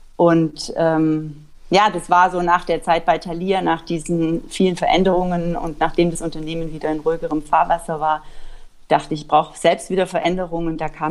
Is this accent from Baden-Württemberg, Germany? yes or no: no; Bavaria, Germany; Ich bin im Allgäu geboren und mit drei Geschwistern auf einem Bauernhof aufgewachsen.